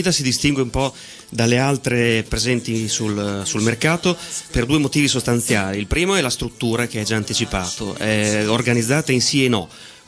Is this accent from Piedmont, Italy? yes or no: no; Bologna, Emilia-Romagna, Italy; facevo avanti e indietro con la mia città natale, che è Bologna.